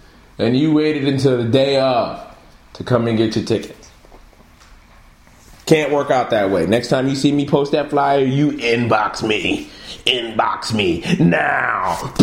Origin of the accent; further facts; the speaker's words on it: Philadelphia, Pennsylvania, United States; I was in my hometown, Philadelphia, from about Wednesday on.